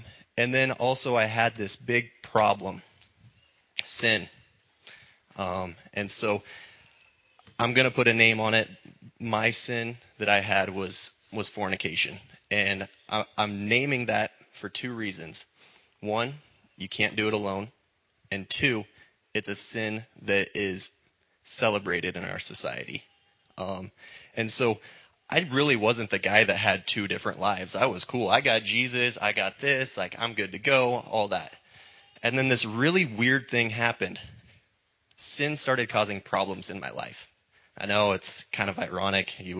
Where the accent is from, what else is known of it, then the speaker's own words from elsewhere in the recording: Oconto, Nebraska, United States; I'm from Oconto, Nebraska, which is a big city of about 150 people.